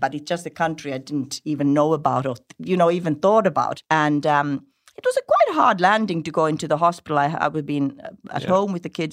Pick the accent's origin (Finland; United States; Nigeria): Finland; English is a second language; also born or lived in South Africa; now in Ireland; I'm originally from Finland, but we moved from South Africa with my ex-husband, who is South African.